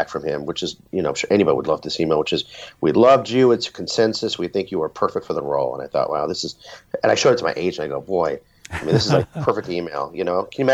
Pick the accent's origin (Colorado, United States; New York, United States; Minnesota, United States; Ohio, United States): New York, United States; now in Los Angeles, United States; Because I'm from New York and I can't get a great slice of pizza if my life depended on it.